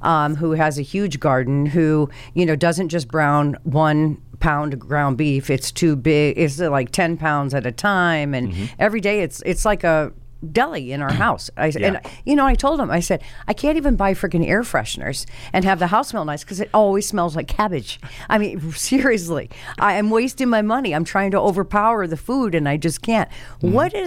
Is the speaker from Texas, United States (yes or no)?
no; Iowa, United States; believe it or not, I grew up in Iowa, a slaughterhouse.